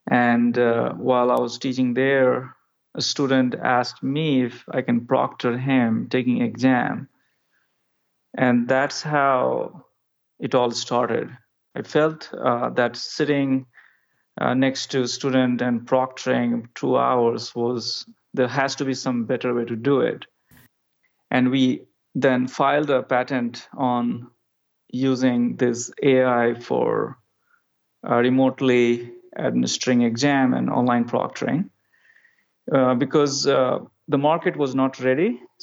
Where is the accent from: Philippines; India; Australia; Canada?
India; moved away as an adult; now in United States; My background, like I grew up in India.